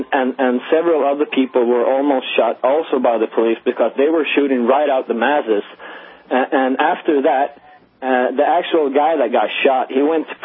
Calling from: Sweden; English is a second language; I'm calling from Sweden

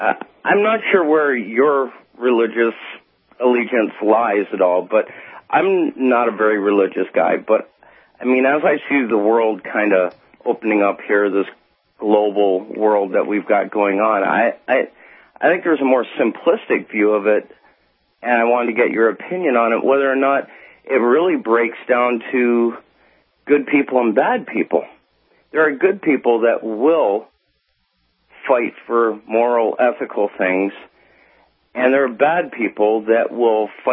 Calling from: Canada; Like, I'm calling from Canada.

